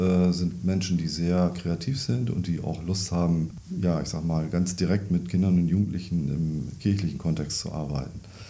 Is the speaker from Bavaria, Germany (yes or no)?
no; Recke, North Rhine-Westphalia, Germany; Ich komme aus Recke, bin dort Jugendreferent, seit langer Zeit mittlerweile schon